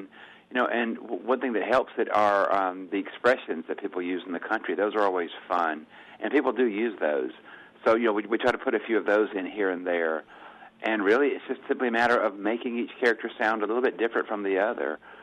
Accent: Alabama, United States; I grew up in Alabama and grew up listening to the difference between white people and black people, the way they talk, and there are differences.

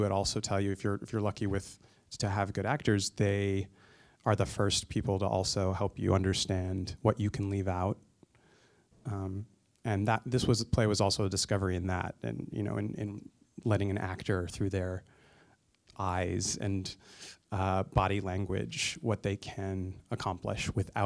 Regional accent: Pennsylvania, United States; features my hometown, Eastern Pennsylvania, places I'm very familiar

